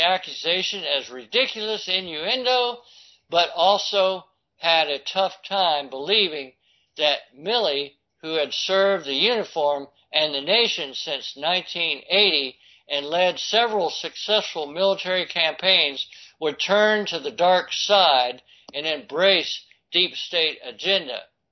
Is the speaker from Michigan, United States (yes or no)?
no; Pensacola, Florida, United States; there in Pensacola, Florida, my home town, that whole Northwest Florida, Pensacola, Fort Walton Beach, is where I grew up.